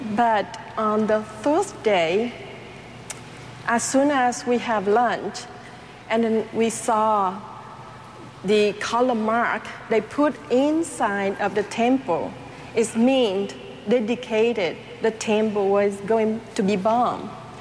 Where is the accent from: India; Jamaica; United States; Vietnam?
Vietnam; English is a second language; As a Vietnamese children, a child, I was raised in the Cao Dai religion in Vietnam.